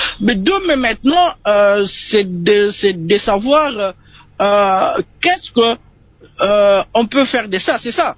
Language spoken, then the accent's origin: French; DR Congo; chez moi, en République démocratique du Congo